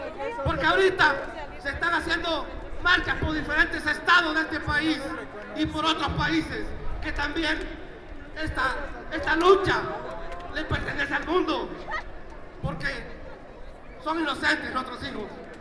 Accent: Mexico; porque nos han demostrado que somos mexicanos y que somos hermanos

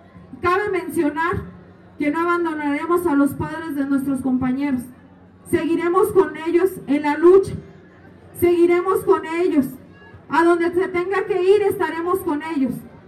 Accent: Mexico; Da vergüenza decir que somos mexicanos, que mi persona es mexicana

